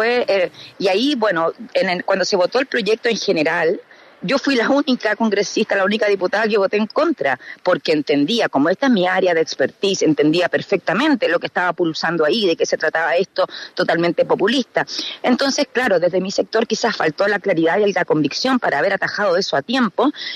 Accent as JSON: {"language": "Spanish", "country": "Chile", "said": "A mí me da una profunda vergüenza como parlamentaria chilena este reglamento"}